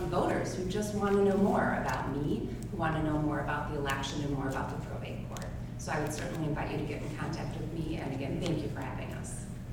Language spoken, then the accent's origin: English; Wisconsin, United States; I came here from Wisconsin in a very small town where winters were very long and very cold, and summers were very cold as well.